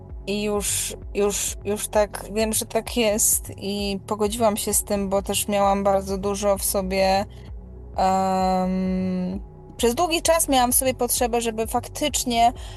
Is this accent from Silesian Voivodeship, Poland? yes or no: no; Podlaskie Voivodeship, Poland; po prostu wychowałam się na Podlasiu i że nieustająco mnie ten region fascynuje, napełnia i wracam tam i tęsknię za nim